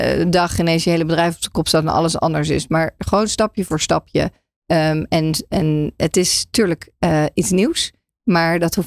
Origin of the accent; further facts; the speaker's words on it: Netherlands; Ik las laatst trouwens dat wij als Nederlanders eigenlijk helemaal niet degene zijn die voorop lopen in het gebruik van LLM's en prompten.